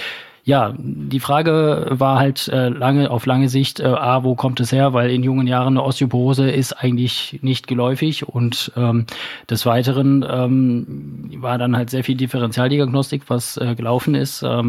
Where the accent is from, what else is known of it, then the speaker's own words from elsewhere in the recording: Wermelskirchen, North Rhine-Westphalia, Germany; born there; now in Remscheid, Germany; ein gebürtiger Wermelskirchner, 34 Jahre alt, aktuell wohnhaft in Remscheid